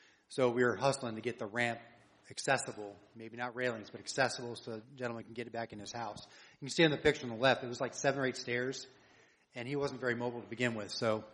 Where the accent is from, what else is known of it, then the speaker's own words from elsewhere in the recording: Hollywood, California, United States; And I'm from Hollywood.